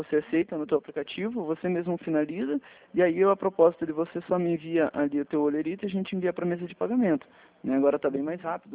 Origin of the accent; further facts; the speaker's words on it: Curitiba, Paraná, Brazil; Eu trabalho aqui na de Curitiba, eu sou de Curitiba. Eu estou ligando para você aqui de Curitiba